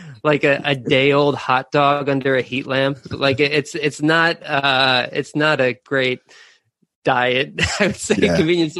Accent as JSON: {"language": "English", "region": "New York", "country": "United States", "tie": "born or raised there", "also_born_or_lived": "South Korea", "moved": "as an adult", "lives_now": "Japan", "said": "So I'm from the States. I'm from New York originally. I'm from pretty close to the Queens Long Island border. And so I grew up around the New York City area."}